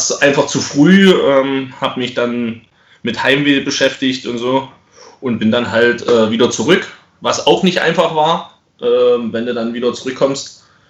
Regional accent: Holzweißig, Saxony-Anhalt, Germany; gebürtiger Holzweißer, habe in der Jugend in Holzweißig gespielt

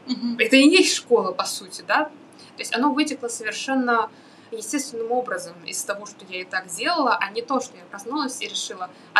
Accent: Russia; now in Germany; что я из России.

